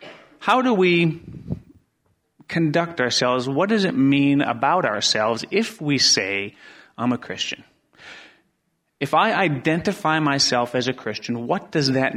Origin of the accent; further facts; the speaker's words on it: Wisconsin, United States; You know, I grew up in a small town in Wisconsin, and I was born and raised in Wisconsin, wasn't I?